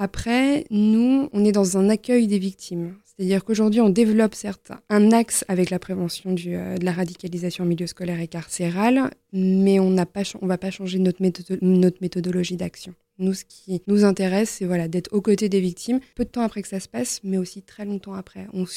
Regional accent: Lyon, Auvergne-Rhône-Alpes, France; moi d'autant plus en tant que lyonnaise et membre de l'association depuis longtemps, je suis très très fière de voir ma ville se mobiliser ainsi.

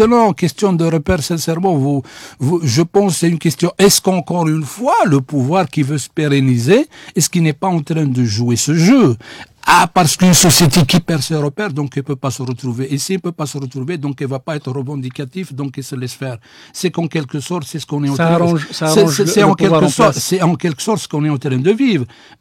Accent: Algeria; notre idéologie en tant qu'Algérien, on la connaît pas

